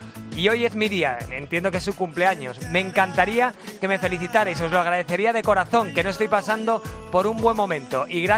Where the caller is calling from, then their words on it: Ubrique, Andalusia, Spain; soy de Ubrique, de Cádiz.